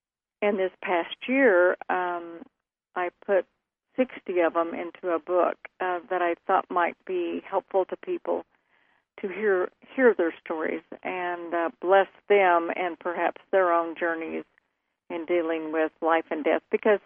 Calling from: Oklahoma, United States; Northeast Oklahoma, about 45 miles northeast of Tulsa.

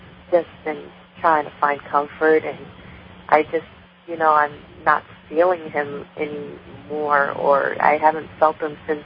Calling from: New York, United States; I'm calling from New York, and my birth month is September.

